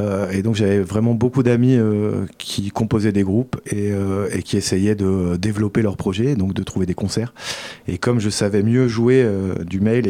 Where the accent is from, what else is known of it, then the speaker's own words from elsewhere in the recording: Clermont-Ferrand, Auvergne-Rhône-Alpes, France; also born or lived in Lyon / Paris; now in Tulle, France; je suis natif de Clermont-Ferrand, où j'ai fait mes premières armes, où j'ai étudié. Ensuite, j'ai bougé un peu à Lyon, à Paris, où j'ai passé 20 ans sur diverses activités musicales. Et donc, je viens d'arriver à Tulle.